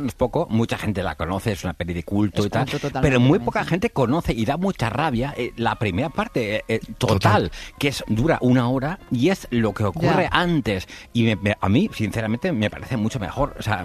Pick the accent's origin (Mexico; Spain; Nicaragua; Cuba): Spain; como muchos españoles, yo he estado enamorado